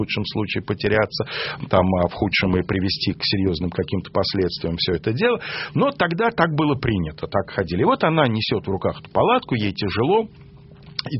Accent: Moscow, Russia; рос на Усачевке у метро Спортивный, старый Московский район

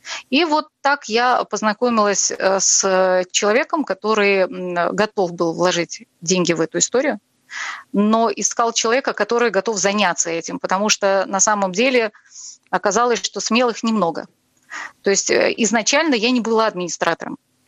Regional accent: Odesa, Odesa Oblast, Ukraine; now in Russia; Я вообще одесситка. И я и на Урале-то случайно оказалась

